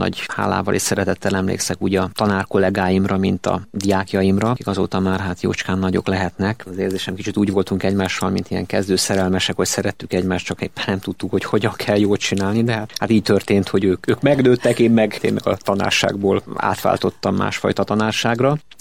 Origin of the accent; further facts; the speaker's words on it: Debrecen, Hajdú-Bihar, Hungary; és én így visszakerültem a szülővárosomba, Debrecenbe.